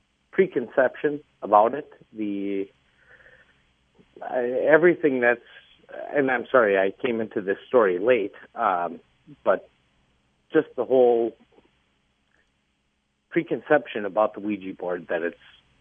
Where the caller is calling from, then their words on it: Golden Valley, Minnesota, United States; Golden Valley.